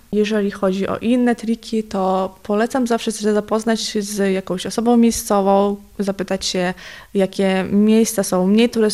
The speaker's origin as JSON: {"language": "Polish", "country": "Ukraine", "said": "pochodzę z Ukrainy, więc dla mnie to był zupełnie inny świat"}